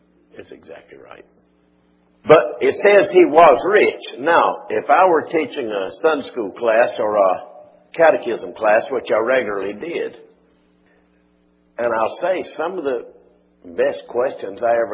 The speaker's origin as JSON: {"language": "English", "country": "United Kingdom", "said": "I'm British"}